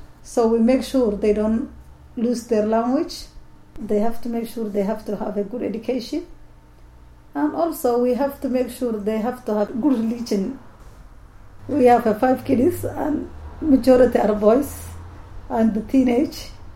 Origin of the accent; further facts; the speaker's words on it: Somalia; English is a second language; now in United Kingdom; The problem is that my kids, they are British, and I'm from Somalia. So we have 2 different cultures, different language.